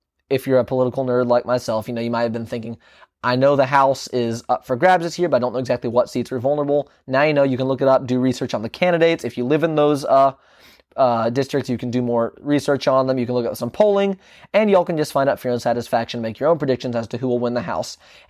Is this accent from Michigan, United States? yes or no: no; Virginia, United States; Jen Kiggins from my home state of Virginia.